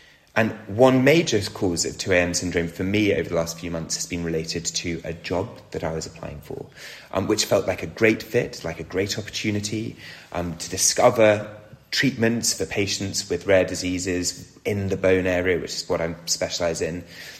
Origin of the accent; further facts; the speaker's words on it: Oxford, South East England, United Kingdom; I grew up in Oxford